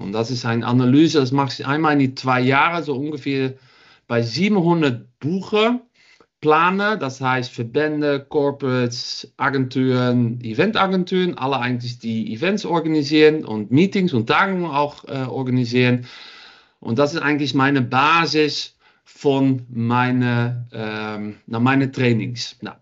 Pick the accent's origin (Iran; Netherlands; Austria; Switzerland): Netherlands; German is a second language; now in Düsseldorf, Germany; Ich komme aus Holland ursprünglich. Hört man vielleicht auch ein bisschen. Und bin seit 7 Jahren wohne ich in Düsseldorf. Bin auch verheiratet mit einem Deutschen.